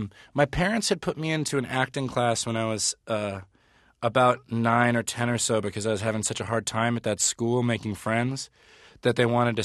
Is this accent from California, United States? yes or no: yes; Los Angeles, California, United States; I grew up in Los Angeles. I grew up in the Pacific Palisades of Los Angeles, which is like a very nice, pretty affluent area.